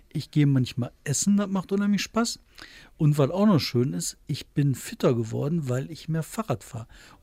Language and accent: German; Bottrop, North Rhine-Westphalia, Germany; ich komme aus Bottrop.